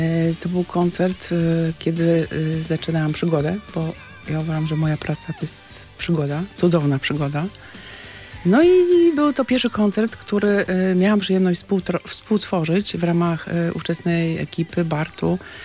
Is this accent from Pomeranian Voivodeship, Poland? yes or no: yes; Gdańsk, Pomeranian Voivodeship, Poland; ja mieszkam w ogóle w Gdańsku, jestem gdańszczanką i jako dziecko siedziałam przed telewizorem